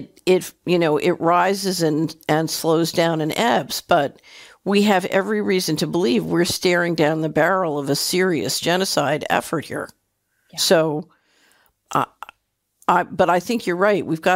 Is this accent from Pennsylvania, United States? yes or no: yes; Philadelphia, Pennsylvania, United States; Now, when I grew up in Philly